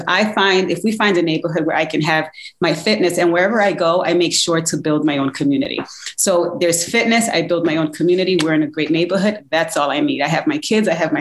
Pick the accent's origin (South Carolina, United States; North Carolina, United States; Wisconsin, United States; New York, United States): New York, United States; New York City; And I'm from New York City, so being close to home made a lot of sense.